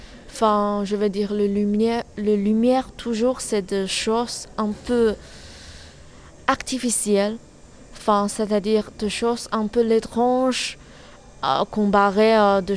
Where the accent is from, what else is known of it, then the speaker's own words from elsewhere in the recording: China; moved away as an adult; now in France; Je suis chinoise. Du coup, maintenant, je vis en France, c'est-à-dire, pour moi, ma vie grande entière, c'est en Chine.